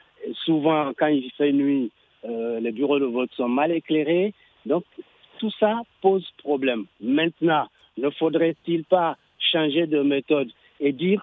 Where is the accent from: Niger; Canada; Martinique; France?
Niger; Zinder; moi je suis de Zender